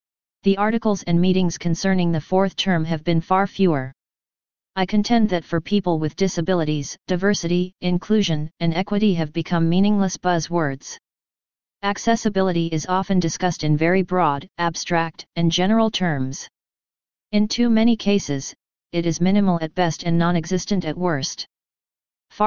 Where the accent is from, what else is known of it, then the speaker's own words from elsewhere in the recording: Hayward, California, United States; I grew up in Hayward, where I learned my O&M skills in middle and high school.